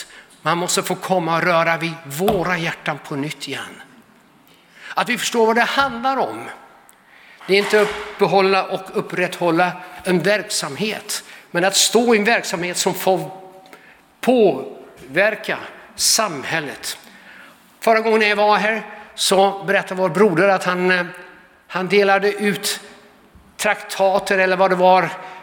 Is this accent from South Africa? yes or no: no; Netherlands; Och jag har vuxit upp i Nederland, som det heter på holländska.